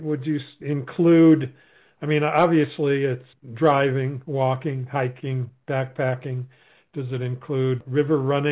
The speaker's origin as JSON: {"language": "English", "region": "Alaska", "country": "United States", "tie": "born or raised there", "said": "I grew up in Alaska in the 60s, and it was easy back then."}